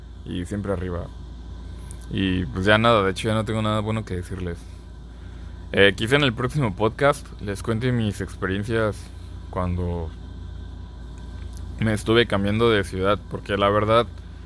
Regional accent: Mexico; also born or lived in Dublin, Ireland; por cuestiones de trabajo nací allá. Luego regresé aquí a México, a Veracruz. De ahí me moví a un estado muy lejano. Bueno, no muy lejano, pero relativamente lejano. De aquí del estado de Veracruz

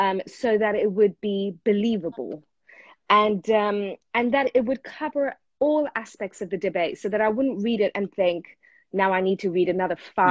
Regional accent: England, United Kingdom; also born or lived in Iran / South Africa; now in United States; I have lived on 4 different continents in my life. So wow. I was born in Iran. I grew up in England. We lived in South Africa. That's where both of our kids were born. And now we are proud residents of the United States.

